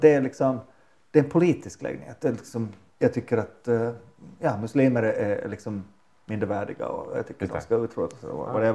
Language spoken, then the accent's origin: Swedish; Finland; Finlands ryssar. Vi är finländare.